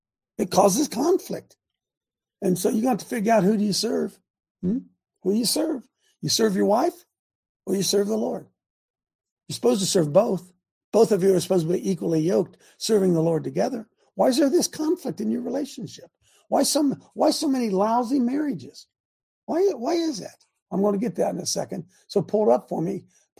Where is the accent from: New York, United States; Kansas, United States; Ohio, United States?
Ohio, United States; Hebron; You know, I grew up in Hebron. Population, we might be pushing, it's really grown. We might be pushing 2,000 now.